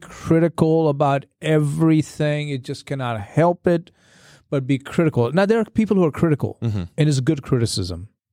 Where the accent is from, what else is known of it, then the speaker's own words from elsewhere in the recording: India; now in Henderson, United States; I'm from India, living in the southern part of the United States in North Carolina, in Henderson, which is a black and white community.